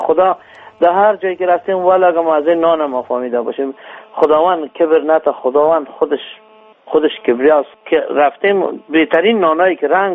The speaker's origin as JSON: {"language": "Persian", "country": "Afghanistan"}